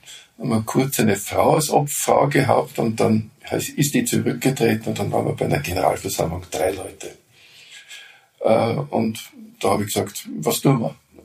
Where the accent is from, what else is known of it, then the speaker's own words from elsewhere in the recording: Vienna, Austria; Und als Wiener halt in Wien.